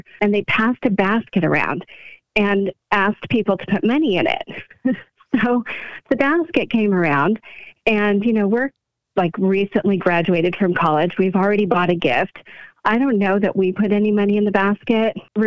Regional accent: California, United States; California.

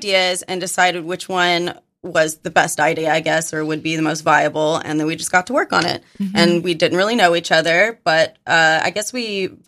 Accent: Arkansas, United States; It's because I'm from Arkansas. There's only like three people

